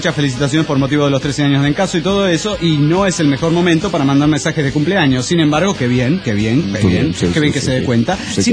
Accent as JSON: {"language": "Spanish", "town": "León", "region": "Guanajuato", "country": "Mexico", "said": "de León, Guanajuato."}